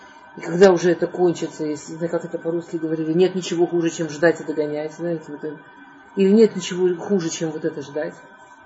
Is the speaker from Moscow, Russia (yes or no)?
yes; Moscow, Russia; То есть мы там, ребята из Москвы, там приехали